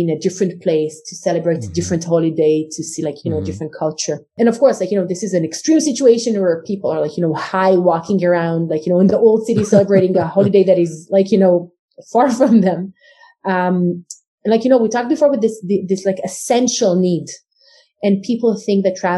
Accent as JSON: {"language": "English", "town": "Jerusalem", "region": "Jerusalem District", "country": "Israel", "tie": "born or raised there", "said": "Unfortunately, like for me, that would be a regular thing, especially like growing up in Jerusalem during the time of the Intifada."}